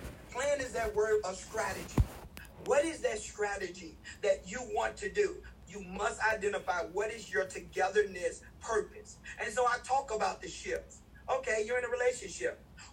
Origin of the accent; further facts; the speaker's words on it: Mississippi, United States; moved away; I stayed in the inner city when I came from Mississippi.